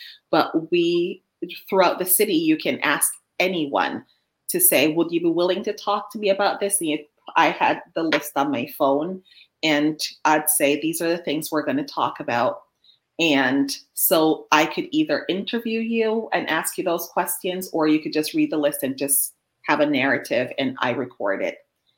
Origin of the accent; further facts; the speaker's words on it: Jamaica; For example, I'm from Jamaica. I am not a heritage language speaker.